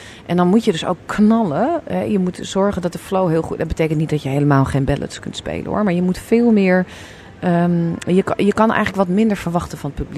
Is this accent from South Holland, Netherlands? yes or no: no; Amsterdam, North Holland, Netherlands; omdat ik uit Amsterdam kom.